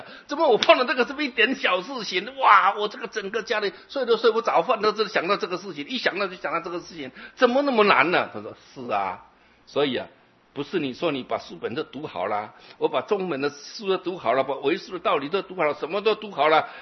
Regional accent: Taiwan; 那我们台湾人比较聪明了

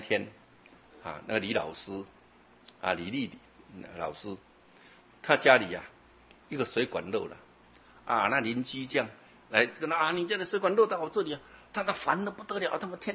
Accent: Taiwan; 那我们台湾人比较聪明了

